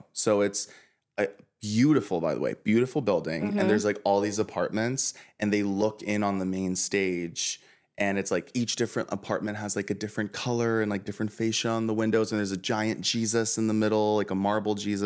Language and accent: English; Maryland, United States; Because we're from Maryland. Because we're the chosen ones.